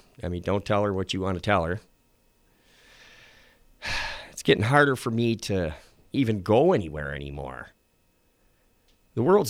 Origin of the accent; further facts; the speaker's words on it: Wisconsin, United States; But it was great growing up in Wisconsin. You're riding your bike down the country road.